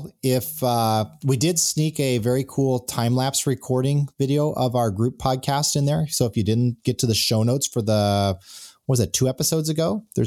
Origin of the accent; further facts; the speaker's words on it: San Diego, California, United States; I figured, hey, I'm from San Diego.